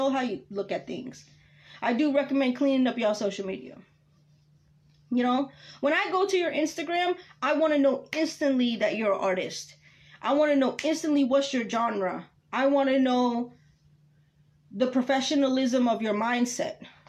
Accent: Queens, New York, United States; moved away; also born or lived in the South / California; Even though I'm from New York, born and raised in Queens, New York. I've been living in the South for a while. Then I was out in Cali for a few years.

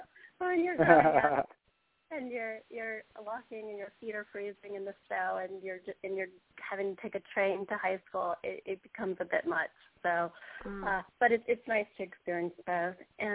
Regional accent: Queens, New York, United States; Well, I grew up in Queens, New York

